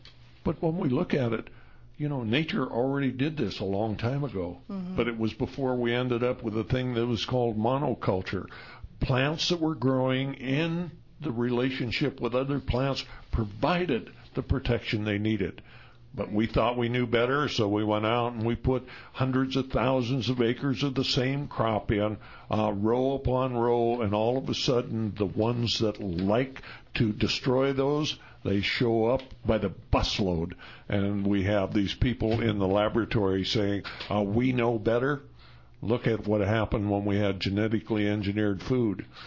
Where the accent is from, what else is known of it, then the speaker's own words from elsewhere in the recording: Montana, United States; You know, I was raised in Montana, and when I was a kid, we had hundreds of thousands of magpies.